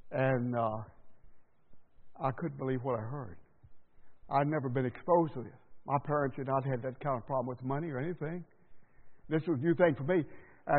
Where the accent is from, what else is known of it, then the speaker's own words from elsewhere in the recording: the South, United States; accent: Southern; she heard my accent. She said, you're from the South. I said, yes.